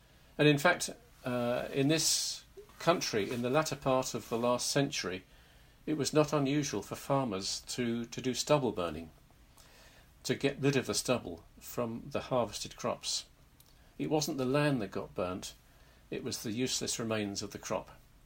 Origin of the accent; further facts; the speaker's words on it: United Kingdom; I would suggest that even as British people with our natural reserve, we're entitled to get more than a little bit excited by all this.